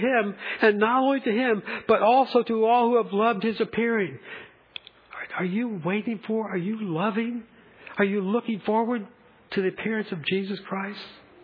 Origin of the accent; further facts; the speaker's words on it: United States; I was always conscious of the fact that I'm an American.